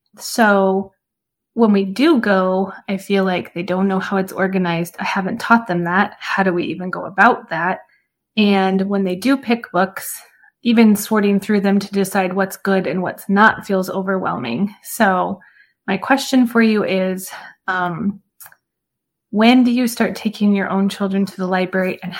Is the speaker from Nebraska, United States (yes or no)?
yes; Lincoln, Nebraska, United States; I'm from Lincoln, Nebraska.